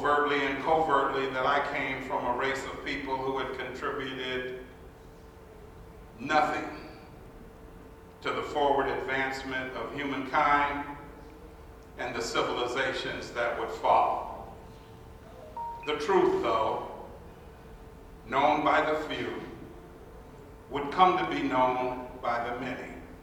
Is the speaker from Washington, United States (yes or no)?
yes; Washington, United States; As a way of distinguishing ourselves from just saying, I'm from Washington, because if I said that, you most folks would think Washington, D.C.